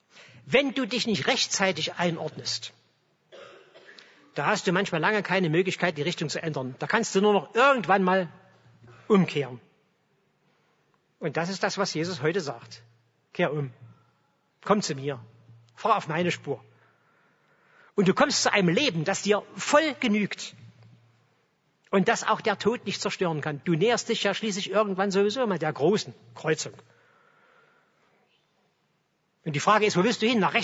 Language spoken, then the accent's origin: German; Chemnitz, Saxony, Germany